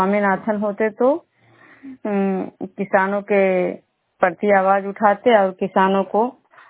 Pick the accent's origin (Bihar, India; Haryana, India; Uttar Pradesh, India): Bihar, India; Khujra